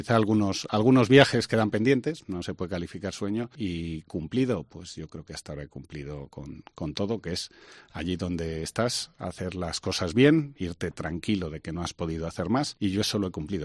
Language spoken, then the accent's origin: Spanish; Palencia, Castile and León, Spain; moved away as an adult; Yo soy de Palencia, me ha tocado estar 15 años fuera trabajando